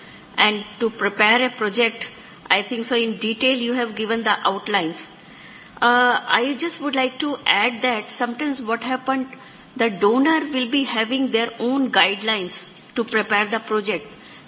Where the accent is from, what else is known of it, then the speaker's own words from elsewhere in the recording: India; from India.